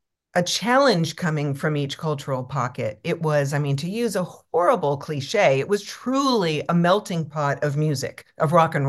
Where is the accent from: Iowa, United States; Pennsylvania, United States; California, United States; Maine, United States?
California, United States; Los Angeles; now in Detroit, United States; I too am now a Detroiter, even though